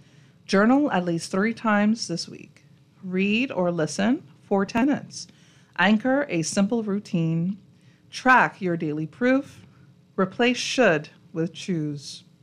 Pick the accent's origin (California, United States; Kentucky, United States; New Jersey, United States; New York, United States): New York, United States; Long Island; I'm from Long Island, my hand heavy